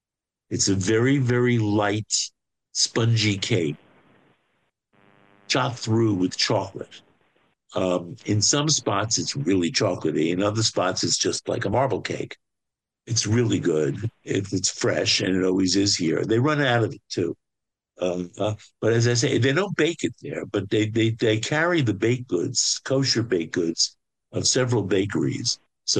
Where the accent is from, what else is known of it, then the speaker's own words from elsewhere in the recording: New York, United States; I said, "Well, I grew up on East 34th Street and Avenue R."